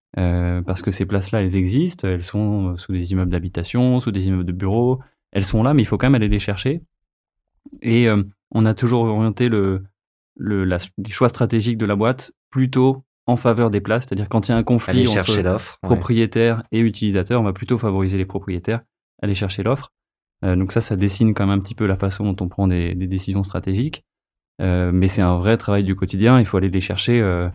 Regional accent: Paris, Île-de-France, France; je suis un bon Parisien sans voiture.

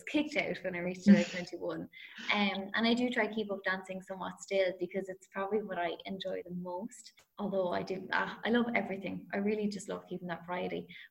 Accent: County Wicklow, Ireland; I'm really lucky that I grew up in the countryside. I'm on the Carlow-Wicklow border.

